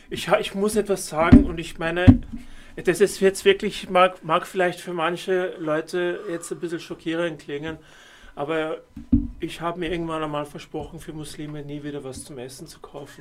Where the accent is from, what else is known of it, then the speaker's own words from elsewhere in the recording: United Arab Emirates; also born or lived in Austria / United Kingdom; now in Germany; ich bin 51 Jahre alt, bin Österreicher, bin in den Arabischen Emiraten aufgewachsen und habe lange Zeit in Großbritannien auch gelebt, nicht zu viele Jahre in Österreich. Und seit 2018 lebe ich in Deutschland